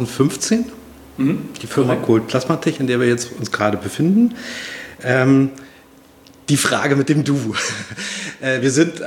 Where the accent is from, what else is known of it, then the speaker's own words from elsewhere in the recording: Hesse, Germany; born there; Jahrgang 1979, gebürtiger Hesse.